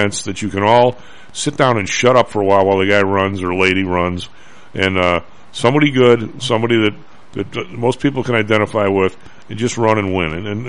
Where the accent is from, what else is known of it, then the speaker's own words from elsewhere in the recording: United States; Which is absolutely astounding to me as an American.